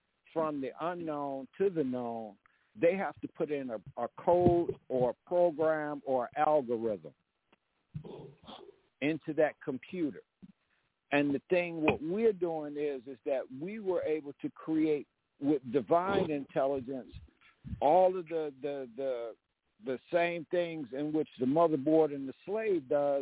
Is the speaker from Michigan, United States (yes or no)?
no; Aberdeen, Mississippi, United States; born there; Tupelo, 45 miles from where I was born in Aberdeen